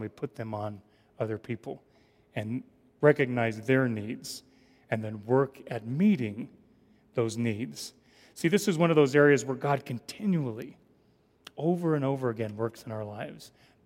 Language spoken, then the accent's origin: English; Israel; And at first I was like, no … from Israel.